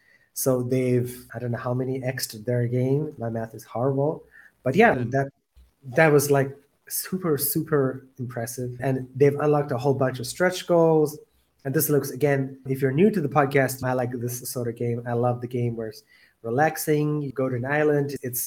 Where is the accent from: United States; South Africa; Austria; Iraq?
South Africa; I grew up near the Indian Ocean in South Africa